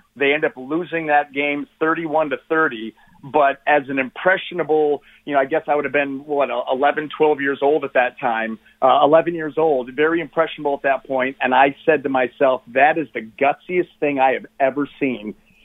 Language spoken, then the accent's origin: English; Ohio, United States; growing up in Northeast Ohio, we watched Big Ten games.